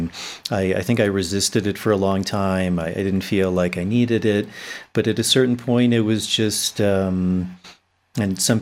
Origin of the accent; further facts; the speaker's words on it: Virginia, United States; But I grew up in the U.S., in Virginia, actually, okay. Which is interesting because that's also tobacco country.